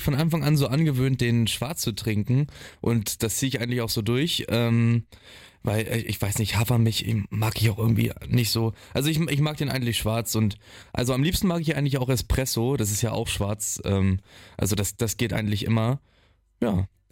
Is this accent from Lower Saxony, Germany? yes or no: yes; Hildesheim, Lower Saxony, Germany; also bei uns in Hildesheim, wo ich herkomme, da ist es eigentlich ganz gut kombiniert